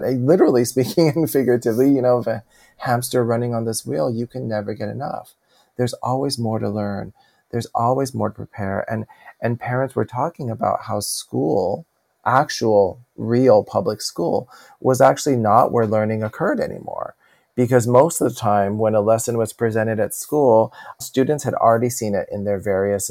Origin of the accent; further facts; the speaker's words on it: California, United States; And I'm from California. And so as much as the rest of the country experiences that, us in California, it is en vogue for sure to have a therapist or two that you have seen.